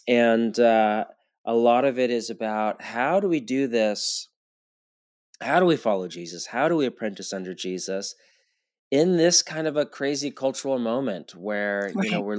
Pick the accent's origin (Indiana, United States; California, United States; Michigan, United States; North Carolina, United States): California, United States; And I knew I'm from California, and I'd always kind of dreamed of, whenever my time was done pastoring in Bridgetown, of coming back here eventually for the second half.